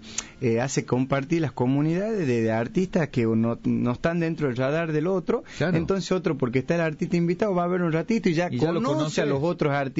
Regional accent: Salta, Argentina; Y yo soy salteño, nacido y criado en Salta Capital

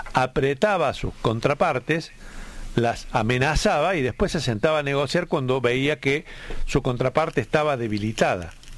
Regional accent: Argentina; que es hoy un país terrorista, como los argentinos ya sabemos

